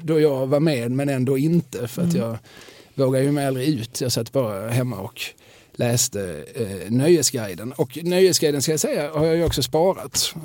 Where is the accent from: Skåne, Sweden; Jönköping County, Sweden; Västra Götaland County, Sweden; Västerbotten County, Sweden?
Skåne, Sweden; Eslöv; Jag är ju från Eslöv, gubevars.